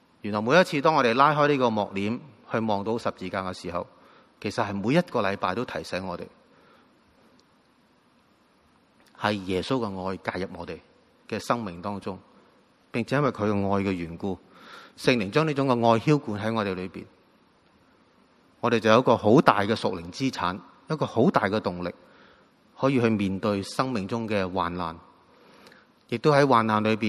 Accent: Guangdong, China; 用我们广东人说是信得过

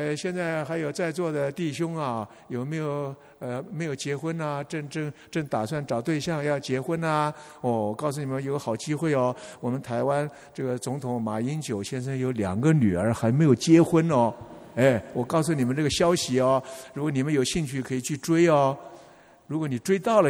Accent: China; 天人合一，这是我们中国人最高的境界呀。

